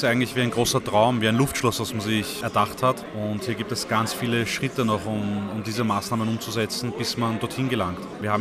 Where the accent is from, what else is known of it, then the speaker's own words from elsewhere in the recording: Vienna, Austria; Ich bin in Wien geboren und aufgewachsen